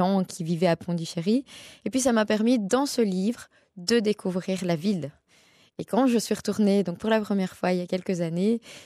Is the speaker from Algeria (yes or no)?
no; Belgium; même si je suis belge et que j'ai toujours eu cette nationalité un peu dans mon esprit, me retrouver en Inde, c'est un peu être chez moi aussi.